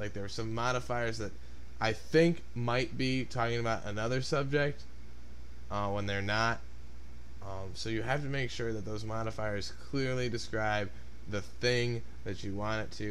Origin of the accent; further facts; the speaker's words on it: Chicago, Illinois, United States; because I am from Chicago, the best city ever.